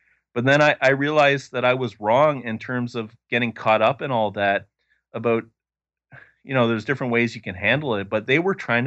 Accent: Canada; it was absolutely essential to the identity of myself as a Canadian.

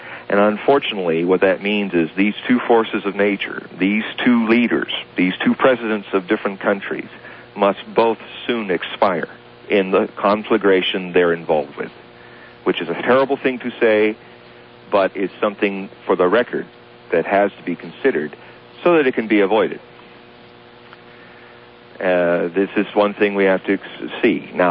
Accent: United States; As a scholar beyond my own programming as an American

